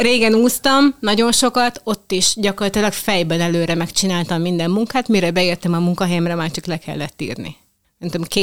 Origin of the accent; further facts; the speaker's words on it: Budapest, Hungary; Én budapesti vagyok, és nekem már az egy óriási nagy szám, hogy én a gyerekeimet a Balatonparton sétáltathatom minden nap.